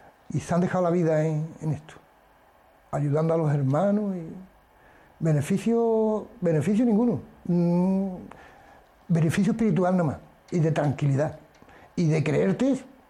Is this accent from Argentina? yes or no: no; Jerez, Andalusia, Spain; Tengo 58 años, nací aquí en Jerez, el 27 del 12, del 11 del 55, y actualmente y sigo trabajando y viviendo aquí en Jerez. 14 años como musulmán. … como musulmán.